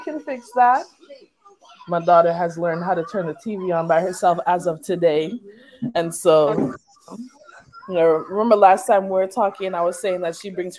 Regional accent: Kingston, Jamaica; I'm originally from Kingston, Jamaica. I was born there

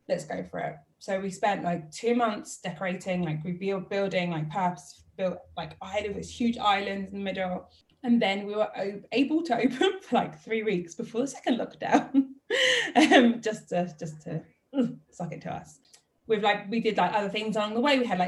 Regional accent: London, United Kingdom; So my dad's Israeli, my mum's Brazilian, but we were born and raised in London. With no family. Like, I don't have a single soul in London or family.

